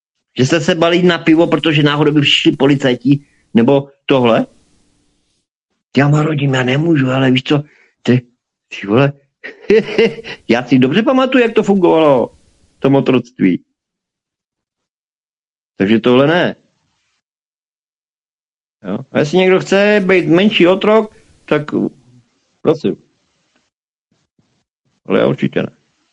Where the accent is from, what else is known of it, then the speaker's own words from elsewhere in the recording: Slovakia; já jako hrdej Slovák jsem neuznával, aby já se kurva musel učit nějakou pojebanou ruštinu